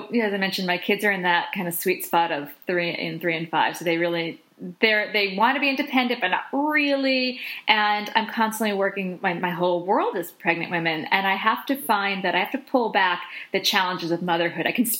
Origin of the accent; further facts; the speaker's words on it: Boston, Massachusetts, United States; and I'm from the Boston area, so yay for Boston.